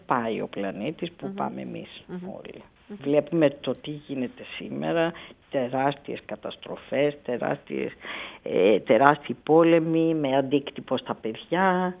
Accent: Thessaly, Greece; η καταγωγή μου ήταν καθοριστική σχετικά με τη μεγάλωσα στο Θεσσαλικό κάμπο

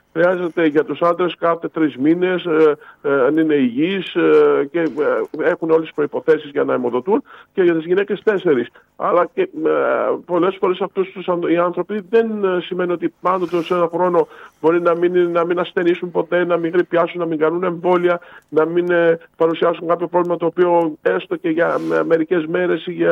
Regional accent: Greece; Διότι δυστυχώς ως Έλληνες, ενώ έχουμε τόσα πολλά προτερήματα, υστερούμε στο κομμάτι αυτό του εθελοντισμού.

